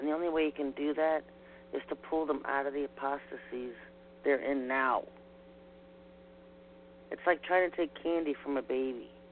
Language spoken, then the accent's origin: English; Ohio, United States; This is my backyard. I grew up outside of Cleveland